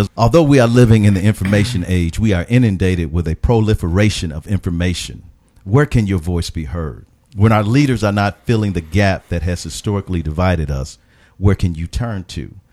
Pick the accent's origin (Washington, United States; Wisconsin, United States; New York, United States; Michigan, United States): Wisconsin, United States; Milwaukee; now in Oklahoma, United States; I'm from Milwaukee, Wisconsin, been in Oklahoma about 6 years.